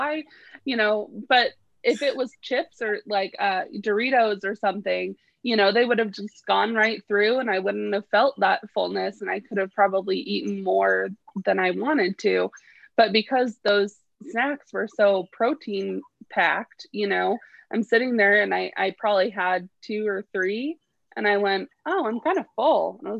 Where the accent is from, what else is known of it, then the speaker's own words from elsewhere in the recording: Washington, United States; I'm born and raised in Washington. It's leaf water.